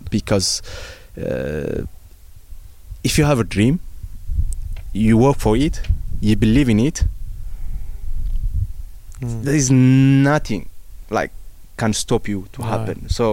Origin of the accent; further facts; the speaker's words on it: Tigray, Ethiopia; English is a second language; So I don't want them to struggle, because I see I am from Tigray or they are from Tigray.